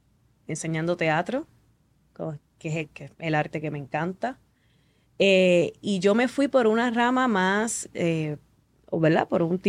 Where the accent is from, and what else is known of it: Puerto Rico